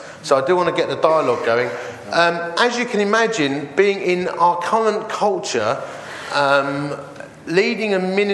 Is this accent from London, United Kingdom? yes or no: yes; Romford, London, United Kingdom; As you see, I come from Romford and I lift weights